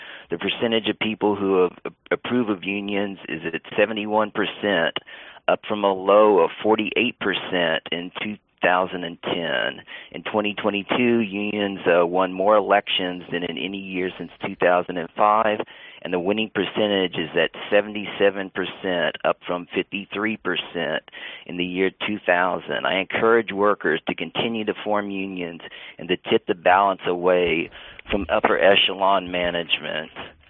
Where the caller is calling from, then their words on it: San Antonio, Texas, United States; Good afternoon, Sam and Emma. This is … from San Antonio.